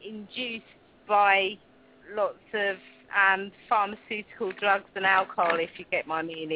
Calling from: United Kingdom

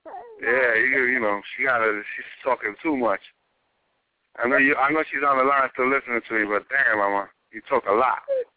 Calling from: Bronx, New York, United States; I'm calling from the Bronx, New York.

